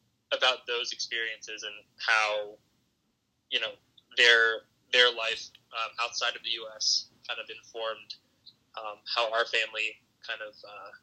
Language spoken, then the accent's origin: English; Virginia, United States; I grew up in Virginia. I grew up in pretty much like suburbia, outside of DC.